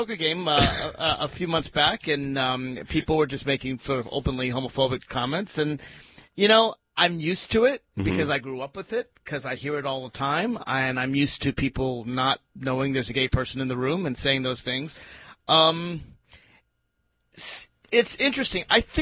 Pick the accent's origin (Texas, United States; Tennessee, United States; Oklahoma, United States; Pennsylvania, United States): Tennessee, United States; Nashville; also born or lived in Los Angeles / Washington, D.C.; I grew up in Nashville, Tennessee, and I was thinking about the last time I heard a white person use the N-word in a pejorative way. And it was in Nashville, Tennessee. I've lived in Los Angeles. I've lived in Washington, D.C.